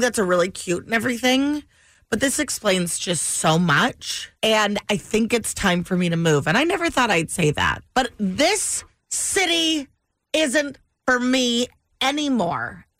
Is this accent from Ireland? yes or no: no; Sacramento, California, United States; I have always felt like an outsider in my own city. Mm-hmm. Born and raised in Sacramento. Proud of my city.